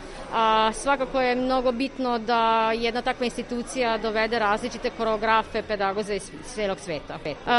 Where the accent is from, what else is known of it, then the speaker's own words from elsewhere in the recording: Slovenia; Serbian is a second language; Ja vam inače dolazim iz Slovenije.